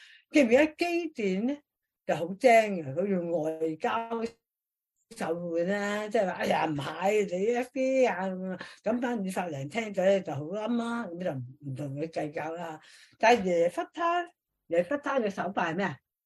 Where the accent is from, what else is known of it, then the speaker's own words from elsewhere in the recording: Guangdong, China; 我哋即係廣東人啦，即係唔係嗰啲練過嗰啲啊？一般廣東人咧，佢講唔到嘅，因為我哋廣東人唔卷嚟噶嘛